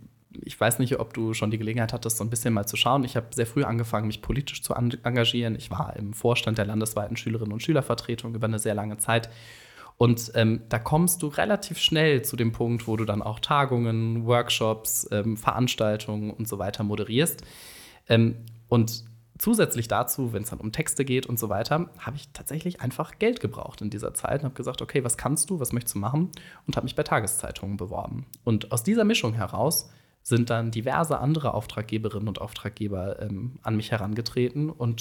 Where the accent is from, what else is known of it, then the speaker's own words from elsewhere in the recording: Ennepetal, North Rhine-Westphalia, Germany; now in Bonn, Germany; aufgewachsen bin ich in Ennepetal. Das ist eine kleine Stadt zwischen Wuppertal und Hagen. Mhm. Ich weiß gar nicht, wie viele Einwohner die inzwischen hat. 25.000 vielleicht. Und bin dann nach meinem Abitur 2018 ins schöne Bonn gezogen und fühle mich jetzt doch sehr wohl hier.